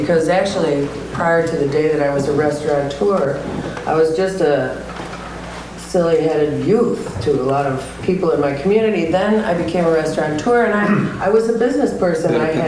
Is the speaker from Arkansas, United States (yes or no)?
no; Chicago, Illinois, United States; I speak as a U.S. citizen. born and raised in Chicago